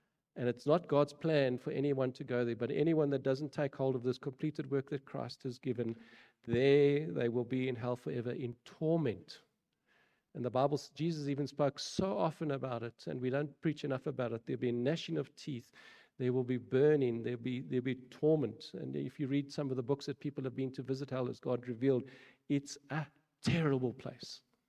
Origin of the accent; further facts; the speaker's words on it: South Africa; born there; I'm born in South Africa, I'm a South African citizen, I have a South African ID card, I have a South African passport